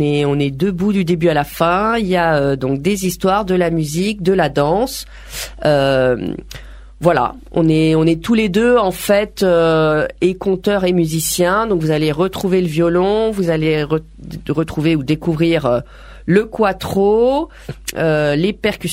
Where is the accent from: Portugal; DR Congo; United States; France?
France; Grand Est; Moi, j'ai des souvenirs de Noël de mon enfance en Alsace.